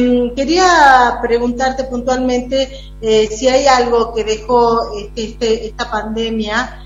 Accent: Salta, Argentina; nos toca desde Salta, desde nuestro norte más profundo

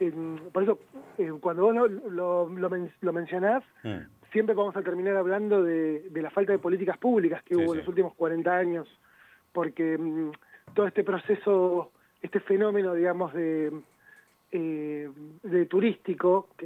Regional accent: Río Negro, Argentina; Yo particularmente soy de Río Negro, sí.

